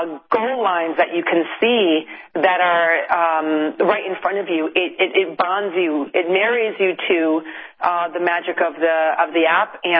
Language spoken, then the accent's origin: English; Chicago, Illinois, United States; But honestly, I mean, I'm from Chicago.